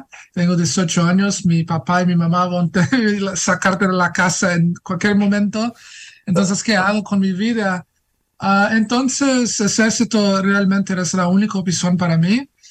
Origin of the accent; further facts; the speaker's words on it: Brazil; Spanish is a second language; Yo soy latino, soy brasileño. Yo sé que muchas personas parecen que soy como Middle Eastern.